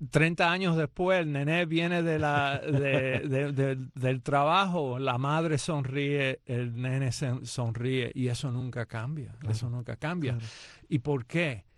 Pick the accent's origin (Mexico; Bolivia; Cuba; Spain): Cuba; moved away; yo mismo cuando vine de Cuba